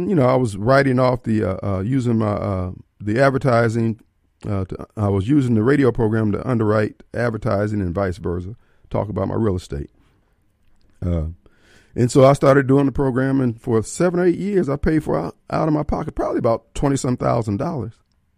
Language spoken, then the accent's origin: English; Decatur, Illinois, United States; born there; I was born in Decatur, Illinois. I'm the last out of 11 kids.